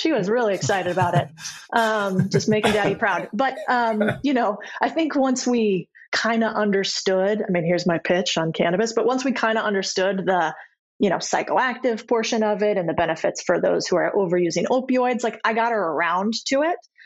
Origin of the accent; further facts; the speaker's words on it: United States; It's not actually even that I'm American.